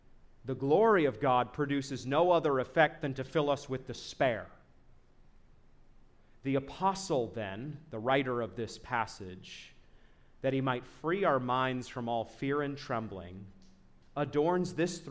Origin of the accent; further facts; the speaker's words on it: Maine, United States; I'm from Maine.